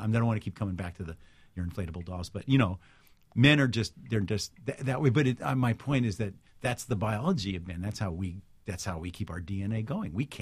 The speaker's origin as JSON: {"language": "English", "town": "Armonk", "region": "New York", "country": "United States", "tie": "born or raised there", "said": "When I was growing up in Armonk, New York, I was in the Armonk Little League for years, and no parents came."}